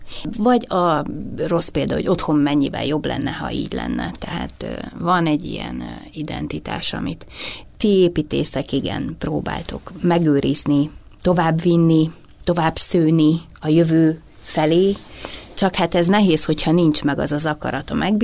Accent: Debrecen, Hajdú-Bihar, Hungary; itt élek, itt születtem, itt nőttem föl, most is itt dolgozom, és minden rossz és jó oldalával együtt én szeretem Debrecen

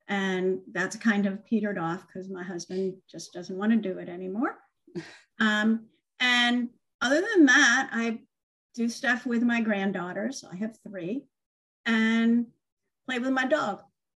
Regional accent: New England, United States; I'm from New England and we had always had roses.

